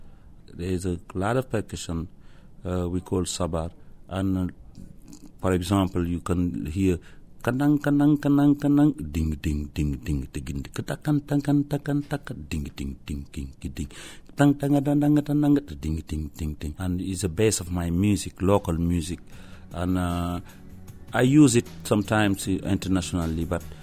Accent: Senegal; English is a second language; I come from Senegal, West Africa. I'm a musician.

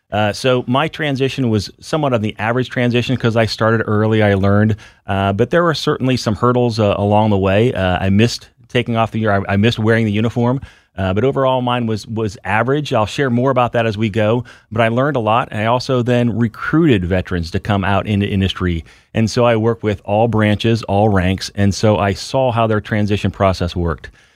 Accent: Findlay, Ohio, United States; I was actually raised in a little city, Northwest Ohio. So I joined the Air Force from Findlay, Ohio.

